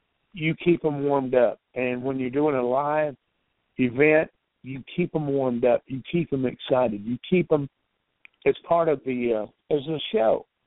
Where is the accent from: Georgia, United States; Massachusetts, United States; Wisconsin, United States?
Georgia, United States; Tallapoosa; Southern fans are off the chain, and I say that because I grew up in my hometown of Tallapoosa, Georgia